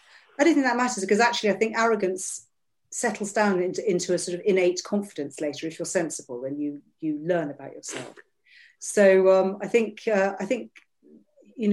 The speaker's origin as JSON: {"language": "English", "town": "Shrewsbury", "region": "West Midlands", "country": "United Kingdom", "tie": "born or raised there", "said": "Well, I grew up in Shrewsbury in a very happy family."}